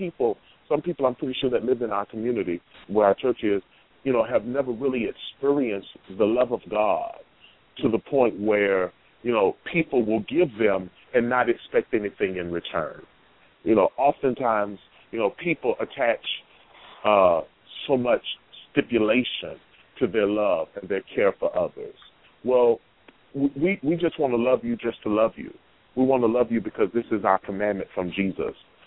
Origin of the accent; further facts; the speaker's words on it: Houston, Texas, United States; I grew up in Houston, Texas, in Sunnyside, Third Ward, Queen Aziza knows this. You know, those are some heavy poverty-stricken areas.